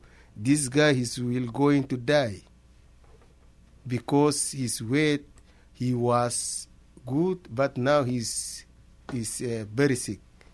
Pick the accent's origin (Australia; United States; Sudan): Sudan; Darfur; English is a second language; also born or lived in Libya; now in Tunisia; I'm from Darfur, Sudan. When the war began in my country, I went to Libya, and after that, and also the war began in Libya also, we came to Tunisia.